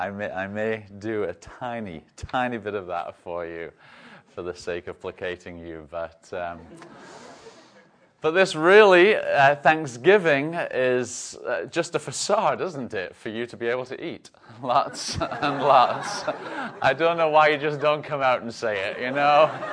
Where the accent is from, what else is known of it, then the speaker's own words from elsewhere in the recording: England, United Kingdom; I'm from England.